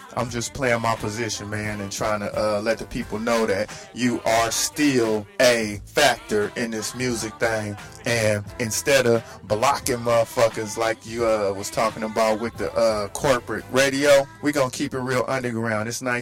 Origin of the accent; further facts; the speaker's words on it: Richmond, California, United States; I come from Richmond, California.